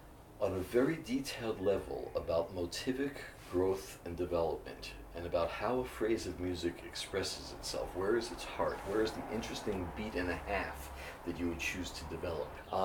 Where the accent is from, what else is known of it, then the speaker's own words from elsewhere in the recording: Trenton, New Jersey, United States; Purser Kenny was very well known in the area where I grew up because he's from Philadelphia and I was from Trenton.